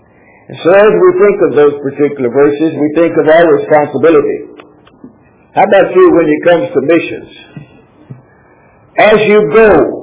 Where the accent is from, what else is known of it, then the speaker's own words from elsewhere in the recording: Brazil; now in United States; we were home on furlough from Brazil. And we had a fellow that I grew up with in Brazil